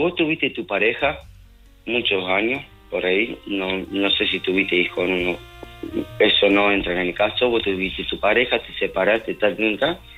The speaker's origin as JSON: {"language": "Spanish", "country": "Uruguay", "said": "yo soy uruguayo, ¿viste? Y entonces hablo así medio rápido"}